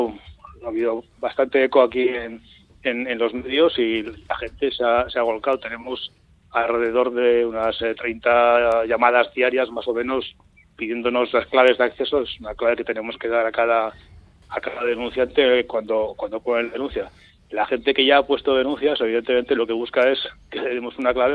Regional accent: Pamplona, Navarre, Spain; somos de Pamplona de toda la vida, hemos andado en bici y no hemos tenido problemas.

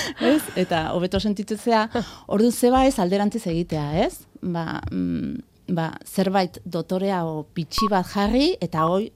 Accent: Tolosa, Basque Country, Spain; nire kasun karo ni Tolosakoa naiz

